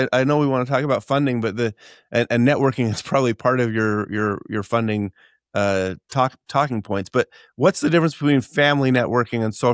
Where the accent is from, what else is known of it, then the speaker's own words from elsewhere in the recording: Utah, United States; Well, I will say I'm from Utah. Utah, I believe, is one of the capitals, perhaps, of multi-level marketing and door-to-door sales or direct-to-consumer sales.